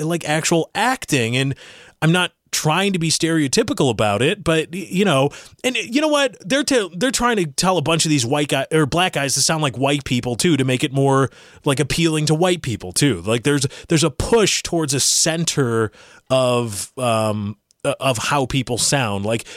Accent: Russia; accent: Russian; English is a second language; my Russian accent is good for comedy. It's not good for, like, reading, like, Stolsky or like, the Russian poets.

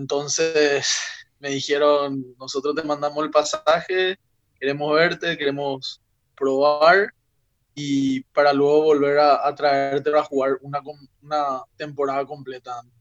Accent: Paraguay; now in Germany; vino a Alemania, en el país, en mi país, en Paraguay

